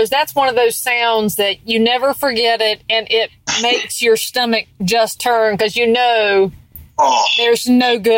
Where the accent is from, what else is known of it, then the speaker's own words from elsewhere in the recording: the South, United States; But as a Southerner